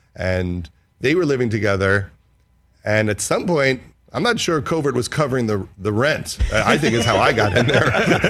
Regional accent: New York, United States; But it was incredible to meet him because I'm a New Yorker

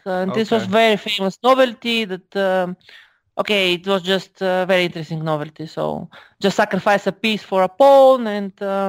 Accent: Bulgaria; also I am from Bulgaria, of course.

